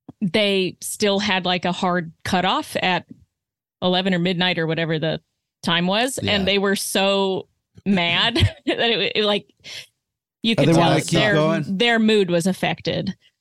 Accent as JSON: {"language": "English", "region": "Arizona", "country": "United States", "said": "I'm from Arizona, so I can do desert stuff okay."}